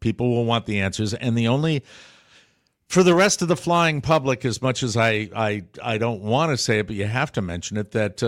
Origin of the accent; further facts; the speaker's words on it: Connecticut, United States; a night flight, I think, coming from New York up to Bradley International Airport up in, outside of my hometown.